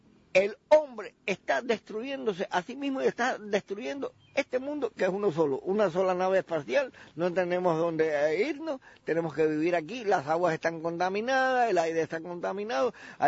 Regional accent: Santa Clara, Villa Clara, Cuba; Yo soy de Santa Clara, sí, de Santa Clara.

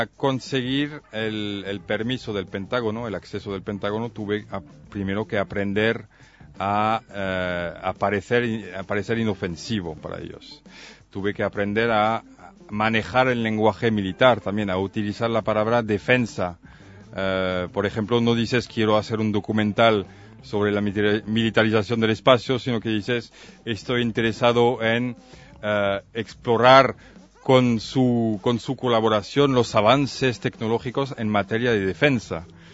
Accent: France; now in Barcelona, Spain; yo soy de nacionalidad francesa.

